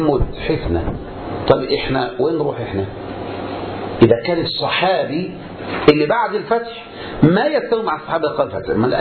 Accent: Egypt; هذه خلافات 5% عندنا في مصر

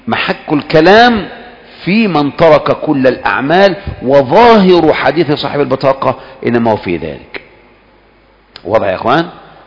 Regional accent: Egypt; وهذا فينا كمصريين

